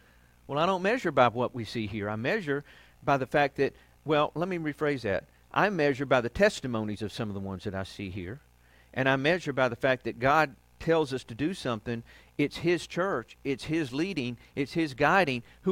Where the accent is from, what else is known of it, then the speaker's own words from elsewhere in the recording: Georgia, United States; born there; I was born local here in Georgia and isolated from a lot of stuff.